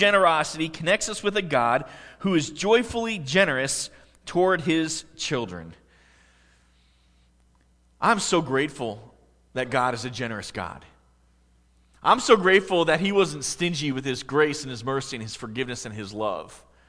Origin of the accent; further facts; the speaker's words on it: Pennsylvania, United States; Now, I did not grow up on a farm, but I grew up in Pennsylvania, and I had a number of friends who lived on farms.